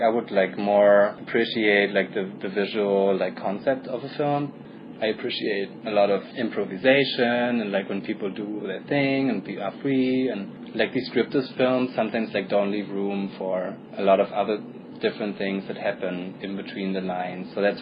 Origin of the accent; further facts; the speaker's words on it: Germany; Like growing up in Germany, we had like a lot of movies from America